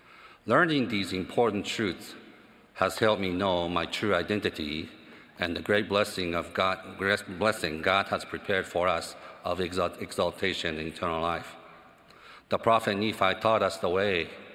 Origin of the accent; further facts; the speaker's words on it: Nagano, Japan; I grew up in Nagano, Japan, in a home where honesty, diligence, and humility were strongly encouraged, and conformity to the old customs was strictly followed.